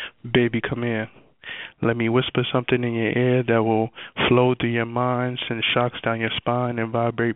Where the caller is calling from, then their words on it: Queens, New York, United States; from Queens.